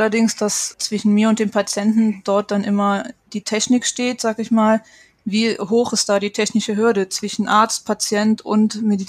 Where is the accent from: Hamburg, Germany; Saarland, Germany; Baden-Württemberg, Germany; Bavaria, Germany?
Saarland, Germany; auch gerne ins Saarland, das ist ja sehr ländlich geprägt. Ich komme auch aus der Gegend